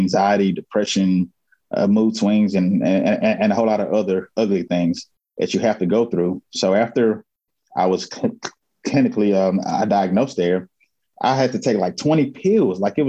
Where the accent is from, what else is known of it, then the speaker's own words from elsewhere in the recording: Houston, Texas, United States; now in Shreveport, United States; Well, I'm based out of Shreveport, Louisiana. I'm from Houston, Texas, actually.